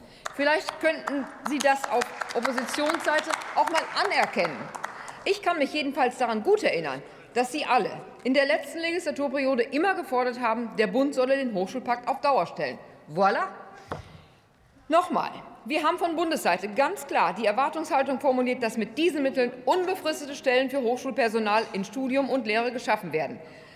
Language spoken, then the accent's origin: German; Münster, North Rhine-Westphalia, Germany; Ich möchte jetzt mit einem erfreulichen Beispiel aus meiner Heimatstadt Münster schließen.